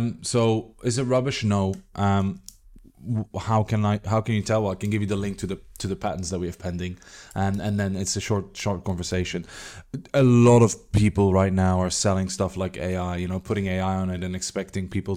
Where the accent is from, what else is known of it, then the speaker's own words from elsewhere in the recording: Belgium; The real real reason is I'm from Belgium, and we found it very hard to find a name.